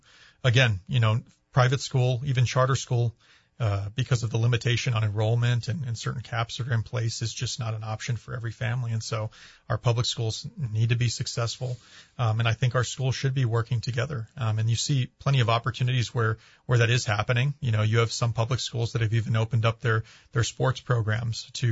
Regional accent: Espanola, New Mexico, United States; But I grew up in Espanola, went to Pewaukee for elementary and middle school, great public schools.

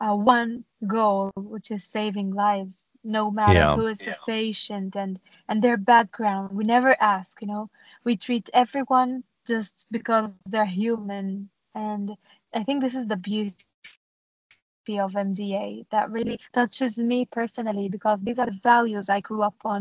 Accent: Nazareth, Northern District, Israel; English is a second language; So I grew up in Nazareth, a city filled with faith and history. As a Christian Arab, you know, I was surrounded by a mix of Christians, Muslims, and Jews, living side by side.

